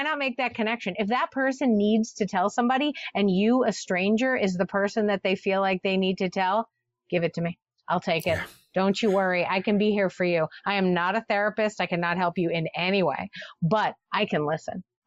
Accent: Boston, Massachusetts, United States; I mean, I'm from Boston, so I don't know if you know anything about Boston, Massachusetts, but we're not a kind people.

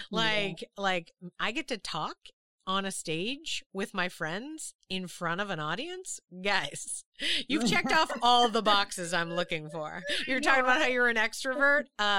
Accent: Boston, Massachusetts, United States; When I was a kid, I grew up in Boston, which is, it's not publicized, but it's a very racist place.

